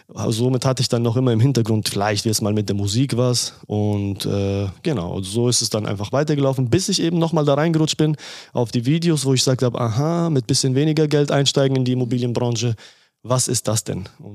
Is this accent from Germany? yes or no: yes; Munich, Bavaria, Germany; ich komme aus München